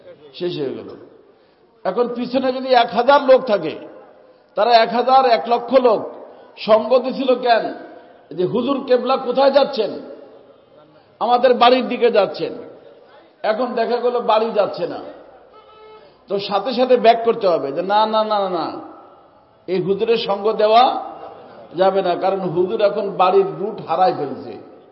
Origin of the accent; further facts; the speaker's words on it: Faridpur, Dhaka Division, Bangladesh; কারণ আমার বাড়ি তো ফরিদপুরে, কারণ ফরিদপুরে পীরের অভাব নাই, অনেক বেশি পীর ফরিদপুরে।